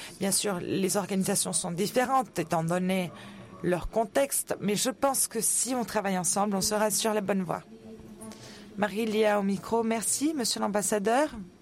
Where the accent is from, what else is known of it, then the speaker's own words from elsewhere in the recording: DR Congo; je viens de la République démocratique du Congo. Je voudrais poser ma question en français.